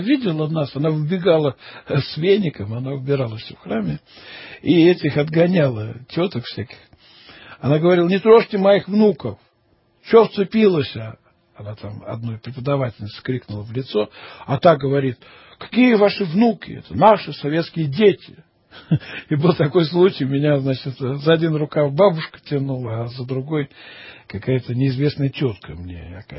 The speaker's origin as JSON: {"language": "Russian", "town": "Orekhovo-Zuyevo", "region": "Moscow Oblast", "country": "Russia", "tie": "born or raised there", "said": "Мое детство проходило в Московской области, город Орехово-Зуево."}